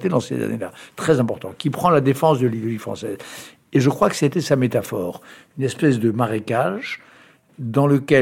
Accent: France; je suis français jusqu'au bout des doigts

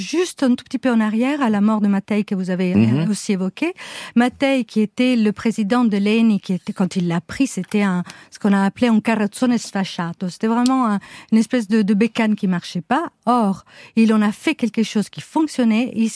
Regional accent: Italy; French is a second language; now in France; si je vivais en France depuis très longtemps. Dans une langue qui n'était pas la mienne, donc moi je suis italienne, le français était parfait pour ça.

